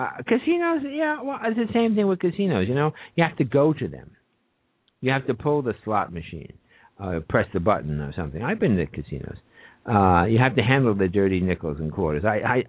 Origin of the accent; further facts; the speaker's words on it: New York, United States; I'm a New Yorker myself